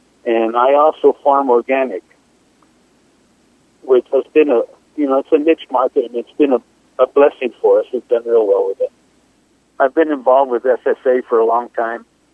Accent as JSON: {"language": "English", "town": "La Union", "region": "New Mexico", "country": "United States", "said": "I am from La Union, New Mexico."}